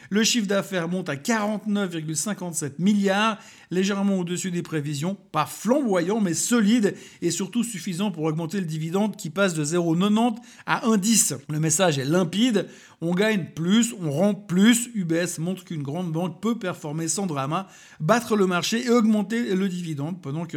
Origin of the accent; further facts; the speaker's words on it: Geneva, Switzerland; born there; je suis né à Genève